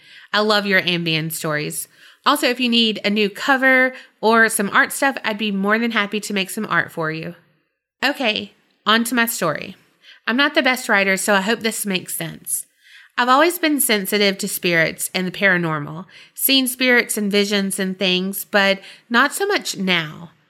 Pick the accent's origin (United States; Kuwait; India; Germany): India; I'm 21 and I'm from India.